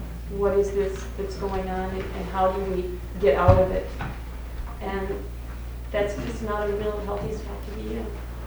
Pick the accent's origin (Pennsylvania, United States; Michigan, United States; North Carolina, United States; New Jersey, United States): Pennsylvania, United States; I am from Pennsylvania, and I've spent the last couple of years in seminary in Gettysburg